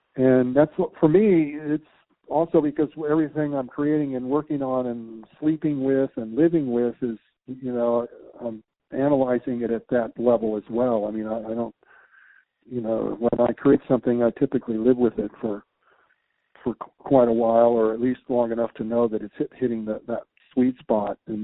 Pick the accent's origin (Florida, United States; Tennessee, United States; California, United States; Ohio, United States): California, United States; San Diego; growing up in San Diego in Southern Cal and going to the, you know, growing up in deserts and all